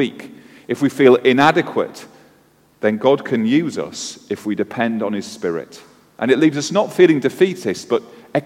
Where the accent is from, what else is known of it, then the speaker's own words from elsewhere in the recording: Middlesbrough, North East England, United Kingdom; I'm from Middlesbrough.